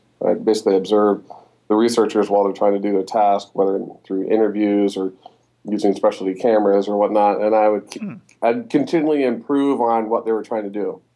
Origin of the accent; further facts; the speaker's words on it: Columbus, Ohio, United States; I grew up here in Columbus, Ohio.